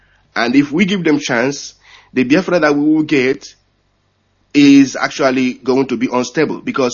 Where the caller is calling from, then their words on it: New Zealand; I'm calling you from New Zealand.